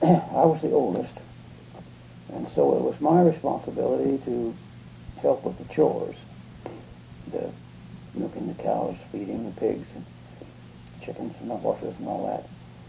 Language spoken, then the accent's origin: English; Grand Ronde, Oregon, United States; I was born on August 19th, 1927, in the old Grand Ronde Hospital.